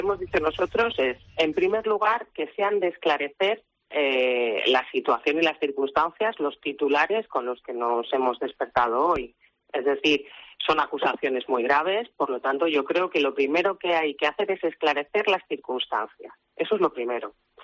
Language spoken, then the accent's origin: Spanish; Alicante, Valencian Community, Spain; somos alicantinos